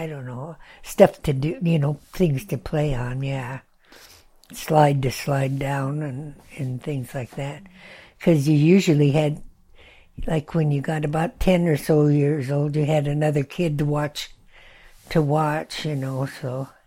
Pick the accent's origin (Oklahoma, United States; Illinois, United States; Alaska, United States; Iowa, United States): Alaska, United States; Fairbanks; also born or lived in McGrath; Yeah, I was born in McGrath, yeah. And grew up till I was about 3, 4, 5 years old. And then we moved to Fairbanks because they had to go to school.